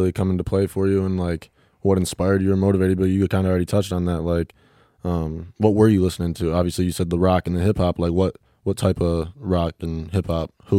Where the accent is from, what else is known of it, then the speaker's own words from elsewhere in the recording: Flat Rock, Michigan, United States; I'm from downriver, like Flat Rock area.